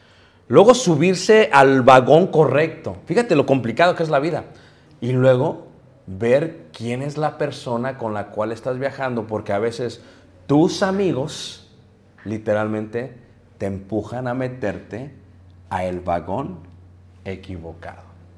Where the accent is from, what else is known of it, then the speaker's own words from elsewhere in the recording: Mexico City, Mexico; yo crecí en Ciudad de México